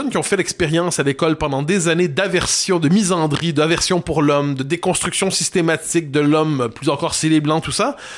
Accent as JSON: {"language": "French", "region": "Quebec", "country": "Canada", "said": "Ensuite, je suis voisin de l'Empire comme Québécois, ce qui fait que je m'en méfie quand même un peu."}